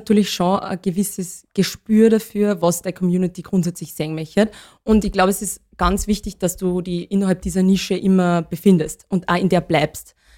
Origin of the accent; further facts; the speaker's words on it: Upper Austria, Austria; Ja, also ich komme aus dem Knädelland Oberösterreich, wie ihr wisst.